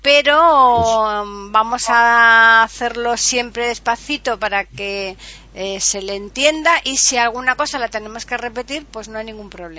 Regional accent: Granada, Andalusia, Spain; actualmente está en Granada, o sea, estaría más en mi tierra que en la tuya

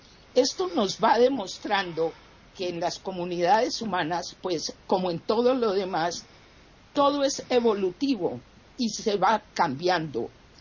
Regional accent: Colombia; aquí en mi país, en Colombia

